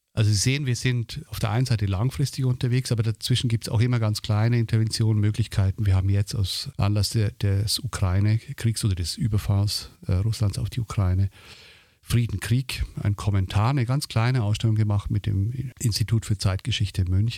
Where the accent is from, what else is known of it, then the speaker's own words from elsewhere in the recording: Switzerland; now in Germany; die Schweiz und die Hersbrucker Schweiz. Also etwas, wo ich herkomme und etwas, wo ich hingekommen bin oder neu entdeckt habe.